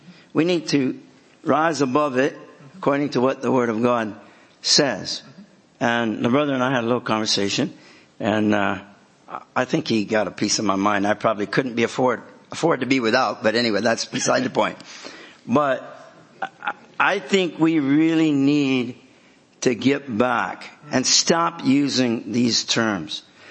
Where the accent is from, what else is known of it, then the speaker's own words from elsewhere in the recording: Switzerland; And my background, I come from Swiss French.